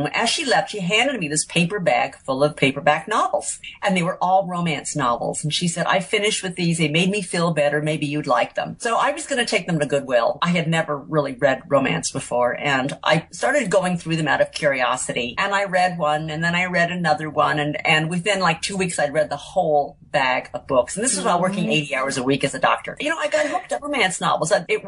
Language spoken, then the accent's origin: English; California, United States; also born or lived in Hawaii; I grew up in California. I got married to my husband who was from Hawaii, living in Hawaii. We lived there for 12 years.